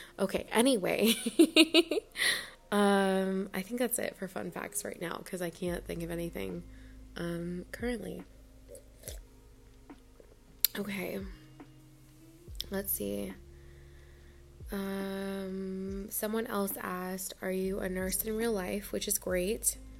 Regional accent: Texas, United States; Well, I'm from Texas, so I like going tubing down the river and stuff like that.

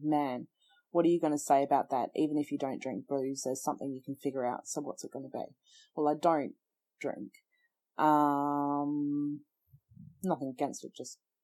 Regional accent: Australia; Well, I'm Australian, so we don't really fully follow either

